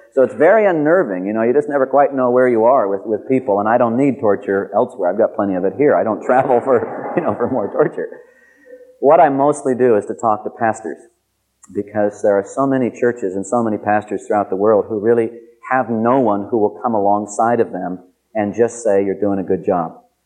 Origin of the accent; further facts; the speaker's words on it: United States; true to my form as an American, I know one language